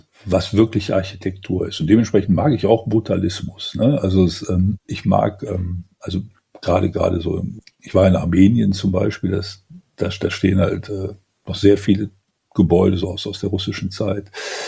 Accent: Wuppertal, North Rhine-Westphalia, Germany; Also ich bin in Wuppertal groß geworden.

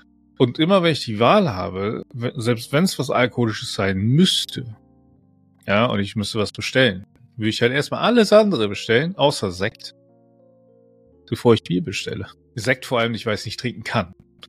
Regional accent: Lower Saxony, Germany; da wo ich groß geworden bin, ist Emsland.

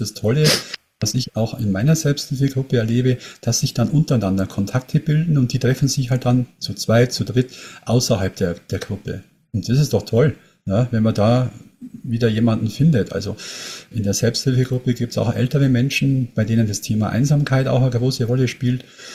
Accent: Bavaria, Germany; Ich komme aus der Nähe von München

